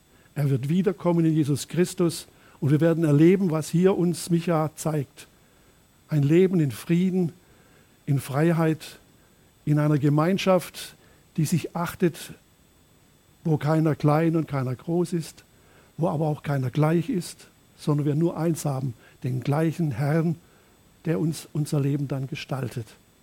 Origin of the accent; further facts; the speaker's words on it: Baden-Württemberg, Germany; als Schwabe, Trollinger und Lemberger verwöhnt